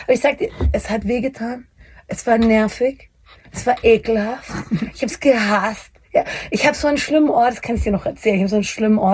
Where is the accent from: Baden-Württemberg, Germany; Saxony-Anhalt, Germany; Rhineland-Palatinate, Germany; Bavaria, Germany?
Bavaria, Germany; ich komme aus Bayern